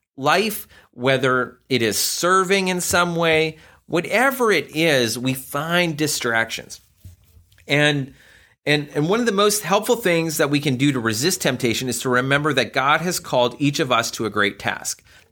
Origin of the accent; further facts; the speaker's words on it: Canada; as a Canadian, I can't miss hockey.